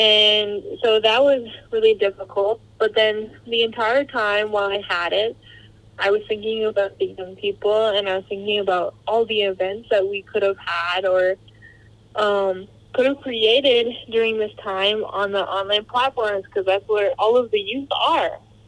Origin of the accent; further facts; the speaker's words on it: Manitoba, Canada; also born or lived in South Dakota; now in Whitecap Dakota First Nation, Canada; I'm from the Sabotai Cree Nation in Manitoba and the Sani Waksu Tribe in South Dakota, but I currently reside in Whitecap, Dakota, First Nation in Saskatchewan.